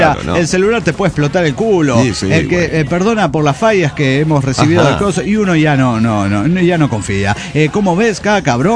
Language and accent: Spanish; Hermosillo, Sonora, Mexico; de Hermosillo, Sonora, México.